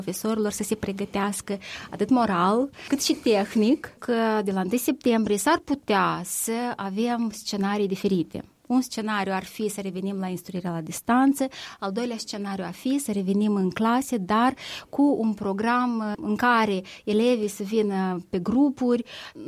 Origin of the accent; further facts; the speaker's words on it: Chișinău, Moldova; fiindcă sunt din Chișinău